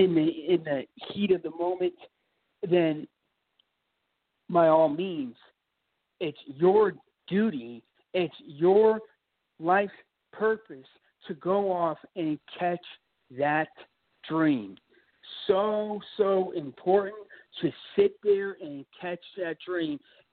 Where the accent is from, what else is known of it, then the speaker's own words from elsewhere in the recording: Florida, United States; I'm going to go out to California because I'm originally from Florida. Originally from the East Coast.